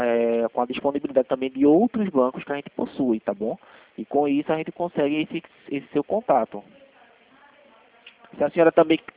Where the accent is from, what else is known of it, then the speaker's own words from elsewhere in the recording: Recife, Pernambuco, Brazil; Eu sou daqui do Recife